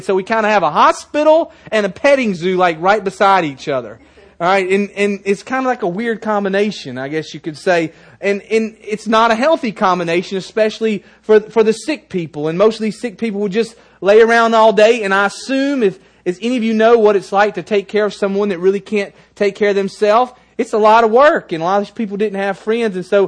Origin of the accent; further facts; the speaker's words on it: United States; I'm not English, I'm American, but I speak English.